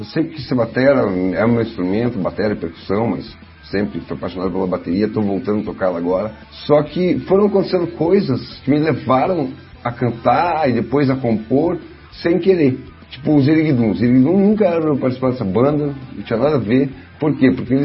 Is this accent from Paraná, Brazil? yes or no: yes; Curitiba, Paraná, Brazil; also born or lived in Bauru; Mas também em Curitiba dizem que eu não sou curitibano, né? Então aí eu tive que adotar para mim que eu sou um águaverdense, né? Fiquei lá, tipo, quase nascido e criado 41 anos lá, né? Faz 3 anos que eu saí do bairro